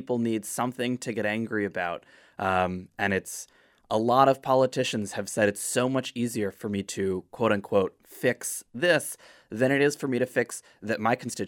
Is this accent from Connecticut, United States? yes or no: yes; Connecticut, United States; born there; I was born a girl in Connecticut